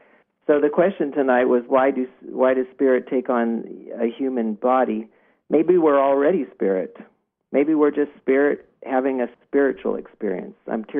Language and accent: English; Chico, California, United States; I'm from Chico, California.